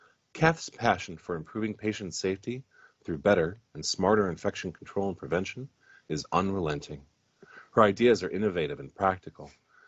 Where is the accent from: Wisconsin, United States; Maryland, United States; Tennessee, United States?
Wisconsin, United States; my home state of Wisconsin's incidence rate is about 80 times that.